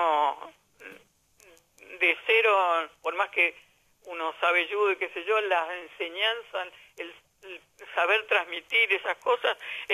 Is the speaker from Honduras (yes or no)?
no; Buenos Aires, Argentina; lamentablemente que se hizo en Buenos Aires no pude, soy de Buenos Aires, justo no pude ir.